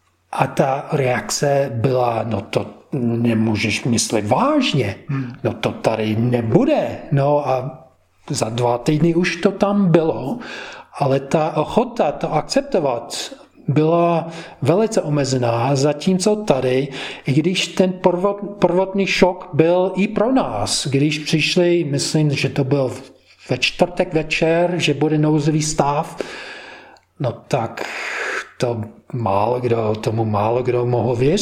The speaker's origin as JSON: {"language": "Czech", "country": "United States", "said": "No, já jsem jenom Američan, mám jenom americký pas."}